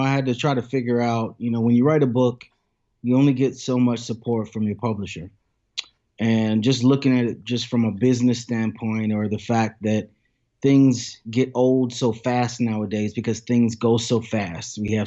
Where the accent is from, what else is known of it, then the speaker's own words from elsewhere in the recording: Lexington, South Carolina, United States; So I'm from Lexington, South Carolina, very small town, maybe about 15 minutes from Columbia, South Carolina.